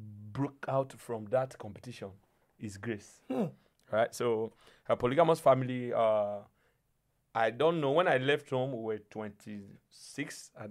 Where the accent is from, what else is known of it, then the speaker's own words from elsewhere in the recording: Ugili, Delta, Nigeria; born there; I was born in Delta State, Ugili to be precise. From a polygamous family.